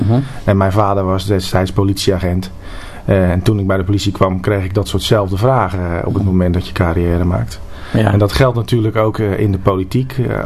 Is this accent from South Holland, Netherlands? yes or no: yes; Rotterdam, South Holland, Netherlands; Ik ben geboren in Rotterdam. Uh-huh. Rotterdam-Zuid. Uh-huh. Dus echt Rotterdam.